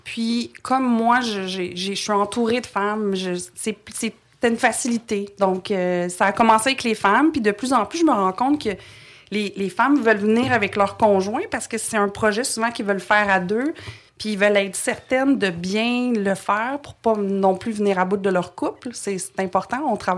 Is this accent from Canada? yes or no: yes; Montreal, Quebec, Canada; also born or lived in Trois-Rivières; Je suis née à Trois-Rivières, mais je pense que j'avais 2 ans quand on a déménagé à Montréal.